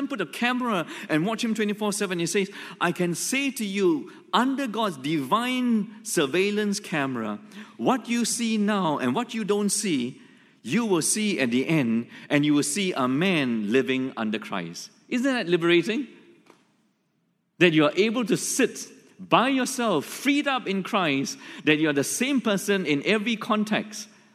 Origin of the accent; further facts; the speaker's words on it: Malaysia; now in Singapore; I loved it in Singapore when I came here from Malaysia after I graduated from Australia.